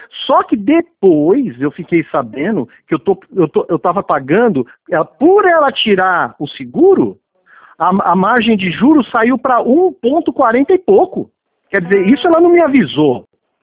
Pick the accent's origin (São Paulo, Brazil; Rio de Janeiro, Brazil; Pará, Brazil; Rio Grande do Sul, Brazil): São Paulo, Brazil; Caraguatatuba; Eu sou aqui de Caraguatatuba.